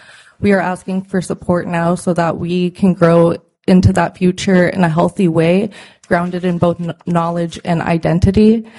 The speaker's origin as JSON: {"language": "English", "town": "Fort Yukon", "region": "Alaska", "country": "United States", "said": "I'm from Fort Yukon, but I'm currently learning my ancestral language up at UAF, Alaska Native Language Center. And I am Gwetchin"}